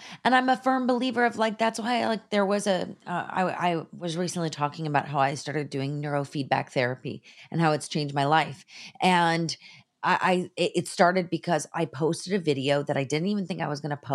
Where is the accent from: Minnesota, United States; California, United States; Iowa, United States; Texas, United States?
California, United States; You know, I grew up in the Bay Area and both of my parents were in computer technology.